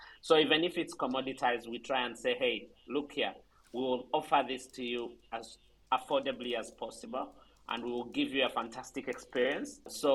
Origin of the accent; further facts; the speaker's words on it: Uganda; I'm originally from Uganda and I worked across the continent. So at one point I was working in Nairobi, just next door to Uganda.